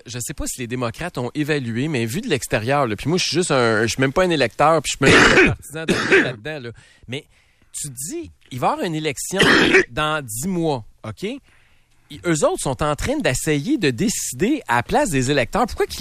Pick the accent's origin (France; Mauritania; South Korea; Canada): Canada; en tant que Canadien qui avons élu